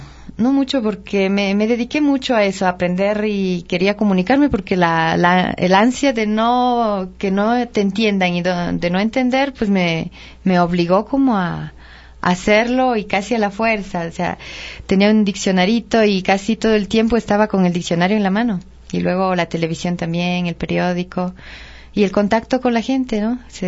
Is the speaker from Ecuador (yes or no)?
yes; Ibarra, Imbabura, Ecuador; also born or lived in Otavalo, Ecuador; yo nací en Otavalo, pero vivíamos en Ibarra, ¿no?